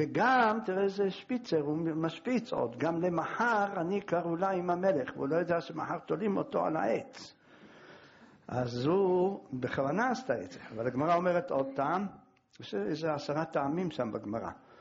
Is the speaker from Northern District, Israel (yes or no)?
no; Jerusalem, Jerusalem District, Israel; אני ירושלמי